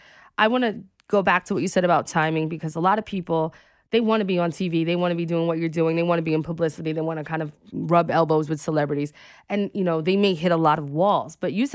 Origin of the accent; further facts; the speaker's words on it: New York, United States; I, you know, as a New Yorker, I love content that's like New York centric